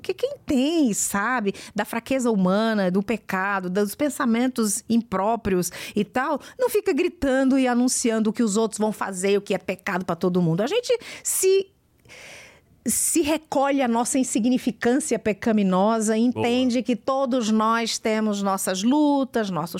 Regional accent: Pernambuco, Brazil; eu sou uma nordestina, sou pernambucana

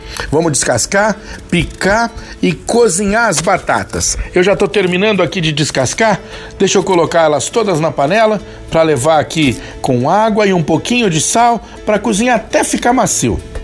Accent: São Paulo, Brazil; Eu sou de São Paulo

